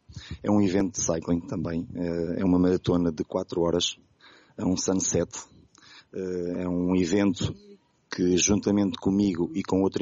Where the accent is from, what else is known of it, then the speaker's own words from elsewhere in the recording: Águeda, Centro, Portugal; eu tirei a formação em 2012, sou da Águeda.